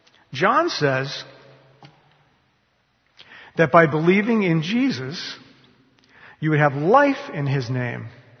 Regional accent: United States; I mean, I grew up in America in the 1960s, and what else were you, you know?

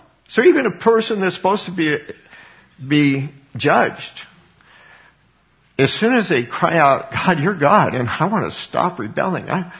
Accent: Colorado, United States; Just like Cassie Brunell in Columbine High School, my hometown

